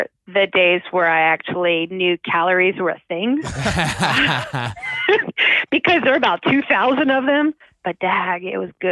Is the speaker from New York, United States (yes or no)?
no; New Jersey, United States; I grew up in Jersey, so I was a little unorthodox.